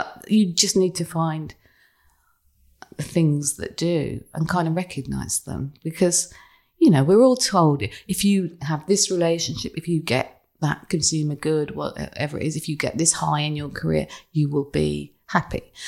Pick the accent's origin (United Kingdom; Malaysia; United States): United Kingdom; England; they were laughing at us because we're English